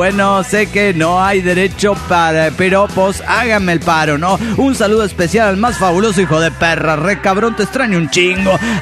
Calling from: Zapopan, Jalisco, Mexico; de Zapopan.

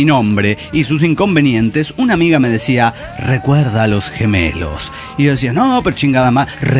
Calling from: Tecate, Baja California, Mexico; de Tecate, Baja California.

